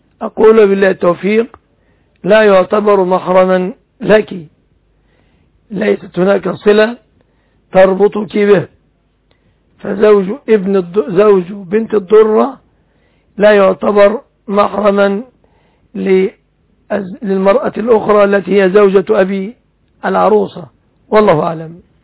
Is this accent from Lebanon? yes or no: no; Egypt; في بلادنا مصر